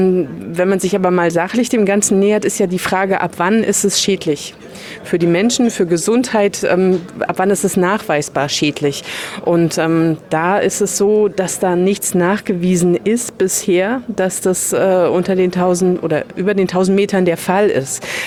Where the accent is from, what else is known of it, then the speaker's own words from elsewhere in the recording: Lusatia, Germany; ich komme ja aus der Lausitz